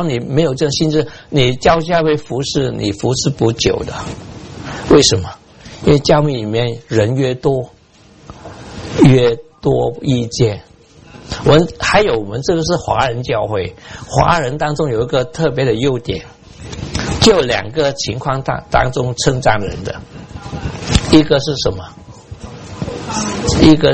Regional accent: China; 但是我们中国人很会帮助人学会谦卑

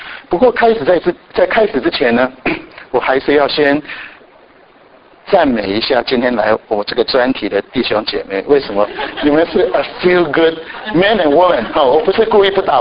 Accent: Japan; 我在日本长大

